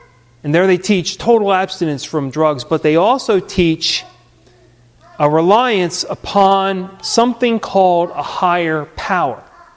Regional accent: Pitman, New Jersey, United States; You know, I grew up in Pittman. Pittman is, by most accounts, a small town. I mean, it's a town of a little less than 10,000 people

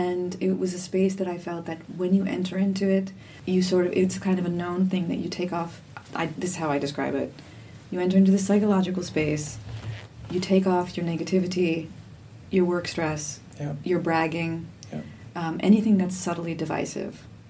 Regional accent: Florida, United States; Because I'm from Florida, we're not going to be lighting candles all over the place

